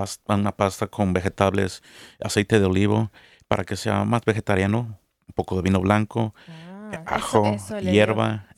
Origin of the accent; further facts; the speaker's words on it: Mexico; moved away; yo vine solo de México y me puse a trabajar siempre.